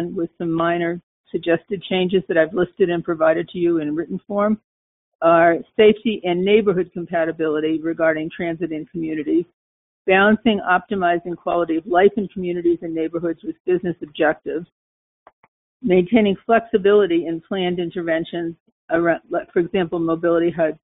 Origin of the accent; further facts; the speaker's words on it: Incline Village, Nevada, United States; I'm from Incline Village.